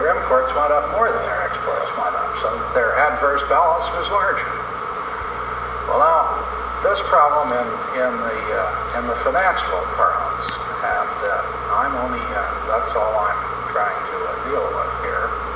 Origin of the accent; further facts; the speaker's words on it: United States; I must admit that galls me as an American.